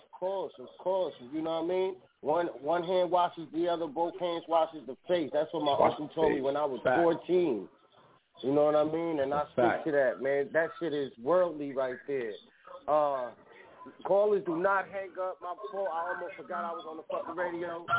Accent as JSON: {"language": "English", "town": "New York City", "region": "New York", "country": "United States", "said": "I'm from the Bronx, my guy. I'm in the Midwest right now"}